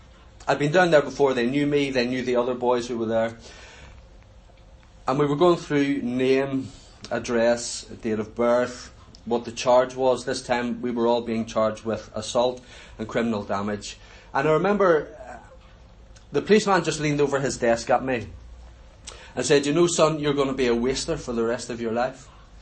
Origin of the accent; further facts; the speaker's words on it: Belfast, Northern Ireland, United Kingdom; when I was about 4 years old, we were brought up in a part of Belfast called Sandy Row, very staunchly loyalist area.